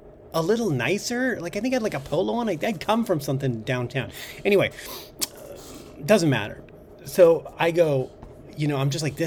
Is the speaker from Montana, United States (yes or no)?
yes; Montana, United States; I'm from Montana, dog.